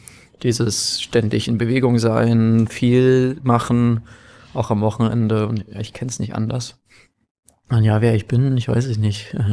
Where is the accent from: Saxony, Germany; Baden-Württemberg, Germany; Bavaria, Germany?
Saxony, Germany; Dresden; Also eigentlich bin ich ein Ossi. Komme aus Dresden gebürtig. Meine Eltern sind auch Augsburger. Sind dann nach der Wende ein bisschen wurde umstrukturiert und haben beide eine Professur an der TU in Dresden bekommen. Das war ganz cool. Und ich bin dann 98 da geboren.